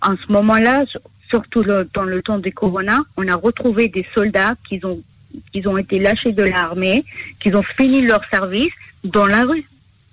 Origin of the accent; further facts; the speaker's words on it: Montreal, Quebec, Canada; also born or lived in Mexico / Las Vegas; now in Israel; Alors, moi, je suis née au Mexique.